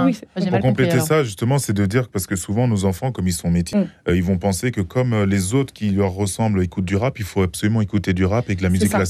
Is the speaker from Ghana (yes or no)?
yes; Ashanti, Ghana; j'ai une double culture, une culture très matriarcale de par mon pays d'origine, où là-bas, l'héritage va aux femmes. Si le mari ne l'assure pas, il se retrouve, c'est le Ghana, dans le peuple Ashanti.